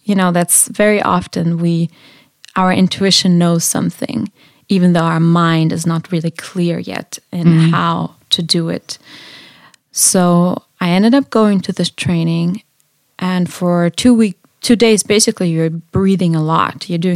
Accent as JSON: {"language": "English", "country": "Germany", "tie": "born or raised there", "said": "growing up in Germany, being called … is like, oh, you're Russian"}